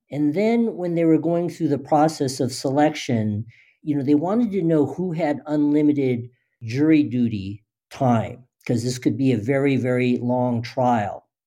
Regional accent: Los Angeles, California, United States; Yes, I'm a native Angeleno, born and raised in Los Angeles.

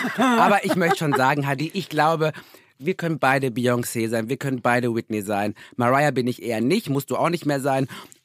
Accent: North Rhine-Westphalia, Germany; Also ich komme ja aus dem Ruhrgebiet

